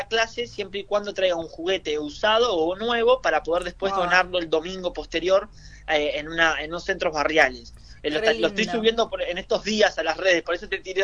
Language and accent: Spanish; La Plata, Buenos Aires Province, Argentina; yo soy de La Plata.